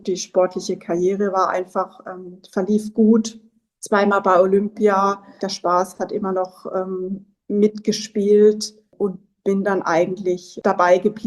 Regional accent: Baden-Württemberg, Germany; Ich komme aus dem Schwarzwald, bin auch sehr heimatverbunden.

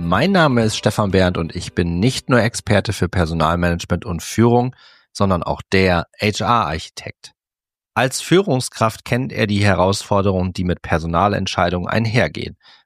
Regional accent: Cloppenburg, Lower Saxony, Germany; Kloppenburg ist meine Heimatstadt, das ist Niedersachsen

